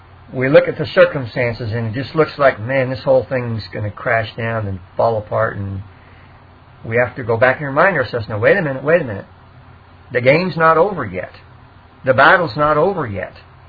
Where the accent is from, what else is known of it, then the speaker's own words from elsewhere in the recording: San Antonio, Texas, United States; you guys know I'm from Texas, from San Antonio